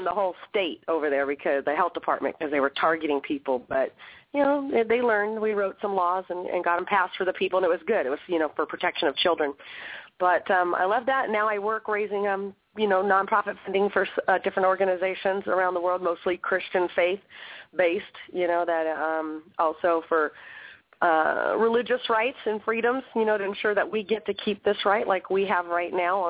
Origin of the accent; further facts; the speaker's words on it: Hollywood, California, United States; born there; also born or lived in Inglewood; My pleasure. I was born in Hollywood, California, 1966. I went and moved to Inglewood